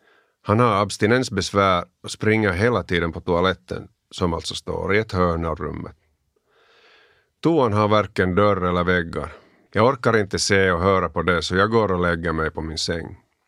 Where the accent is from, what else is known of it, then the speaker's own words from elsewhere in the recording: Helsinki, Uusimaa, Finland; also born or lived in Sipoo; Jag är född i Botby gård i östra Helsingfors och delvis uppvuxen där, delvis i Sibbo, dit vi flyttade när jag skulle börja i tredje klassen i folkskolan.